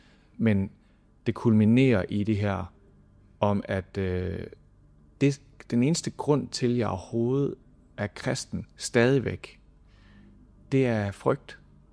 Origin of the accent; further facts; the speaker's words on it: Esbjerg, Region of Southern Denmark, Denmark; also born or lived in Hjerting; vi voksede op i Esbjerg, og min far var ligesom præst der, men så flytter vi til Syd- og Sønderjylland, ned til Hjerting, en lille by uden for en anden lille by, det hedder Røding.